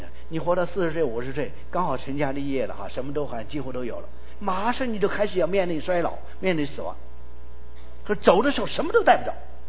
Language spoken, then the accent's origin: Chinese; China; 我们中国人讲的雁过留声，人过留名，对不对。